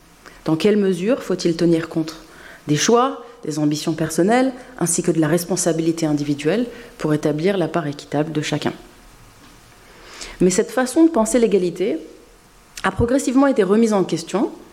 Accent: France; moved away as an adult; also born or lived in England / United States; J'ai passé, il est vrai, ces 20 dernières années en Angleterre et aux États-Unis, mais je suis née et j'ai grandi en France.

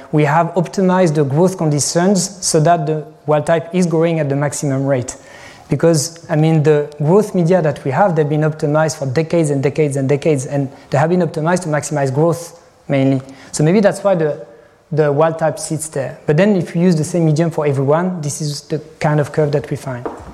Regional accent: Normandy, France; The answer is, I'm from Normandy.

